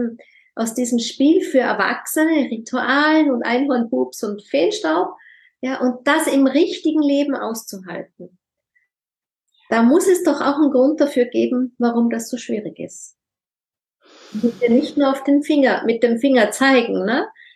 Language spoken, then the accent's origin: German; Austria; wie ich als Österreicherin immer sagen würde